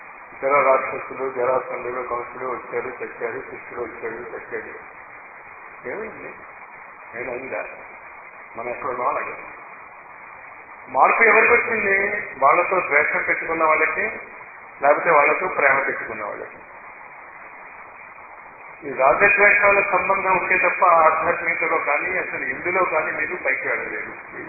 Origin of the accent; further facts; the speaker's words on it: Guntur, Andhra Pradesh, India; అప్పుడు ఇక్కడ వస్తే నేను గుంటూరు నుంచి అని చెప్తాను